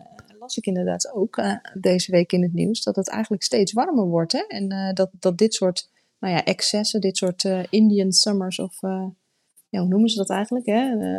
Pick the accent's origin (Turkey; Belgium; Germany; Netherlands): Netherlands; we komen uit Nederland. We zijn wel een beetje regen gewend.